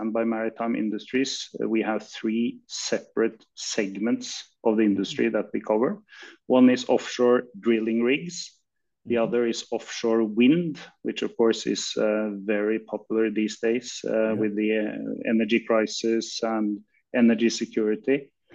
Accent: Norway; English is a second language; also born or lived in France / England; Well, I am from Norway, but I had the pleasure of living abroad. I studied business in France and England.

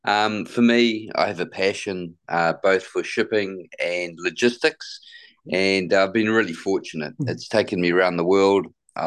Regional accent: New Zealand; Yes, born and raised in New Zealand.

